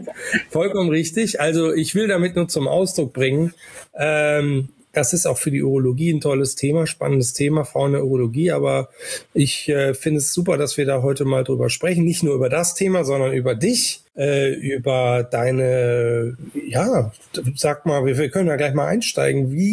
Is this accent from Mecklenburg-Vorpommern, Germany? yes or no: no; Hamm, North Rhine-Westphalia, Germany; er nämlich in meiner Heimatstadt Hamm nämlich dann Chefarzt war